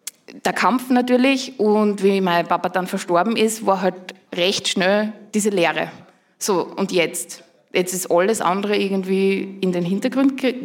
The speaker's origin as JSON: {"language": "German", "region": "Styria", "country": "Austria", "said": "ich komme aus der Steiermark, aus Österreich."}